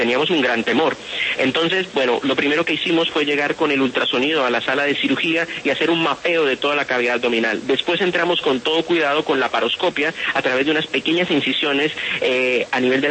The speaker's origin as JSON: {"language": "Spanish", "town": "Tunja", "region": "Boyacá", "country": "Colombia", "also_born_or_lived": "Santander", "said": "Yo soy boyacense de pura raza. Amo a mi tierra como a mi mamá, de Tunja."}